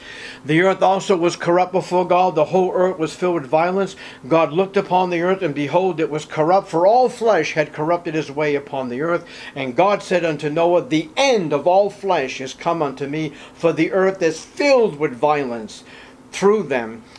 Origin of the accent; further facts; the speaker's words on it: Massachusetts, United States; I'm from Massachusetts, so I'm quite familiar with this because we used to go on the Freedom Trail when I was in school.